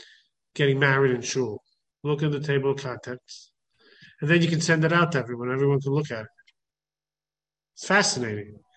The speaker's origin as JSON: {"language": "English", "country": "United States", "said": "I was born in America. I'm an American."}